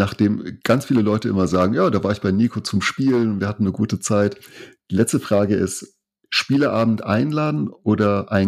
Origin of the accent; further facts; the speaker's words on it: Rhineland-Palatinate, Germany; als gebürtiger Pfälzer im Saarland lebe